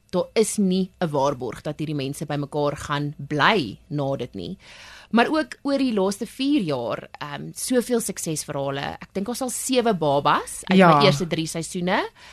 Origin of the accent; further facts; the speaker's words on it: Western Cape, South Africa; Ek kom van die Kaap af, ek born and bred